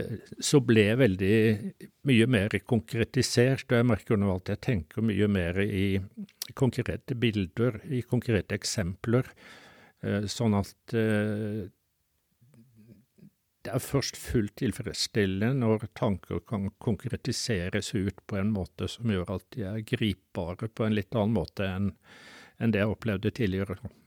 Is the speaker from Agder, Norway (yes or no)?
yes; Grimstad, Agder, Norway; Så jeg vokste opp på Sørlandet utenfor Grimstad